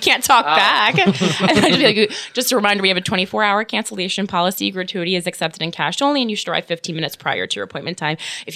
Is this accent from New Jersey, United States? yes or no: yes; New Jersey, United States; Oh, sorry. I'm from New Jersey.